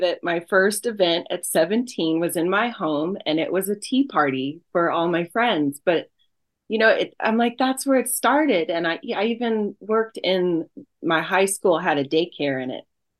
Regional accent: Denver, Colorado, United States; now in Aurora, United States; I grew up in Denver, Colorado, mostly

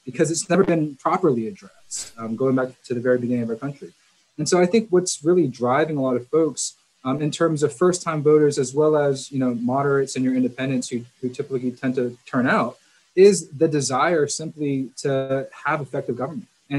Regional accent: Georgia, United States; I'm born and raised in Georgia.

